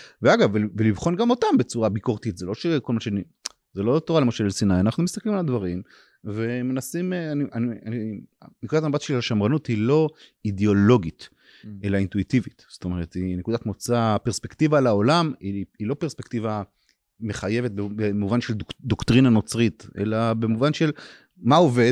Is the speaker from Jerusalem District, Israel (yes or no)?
no; Ramat HaSharon, Tel Aviv District, Israel; גם אלה שאני גדלתי ברמת השרון, בתוך המסגרת הזאת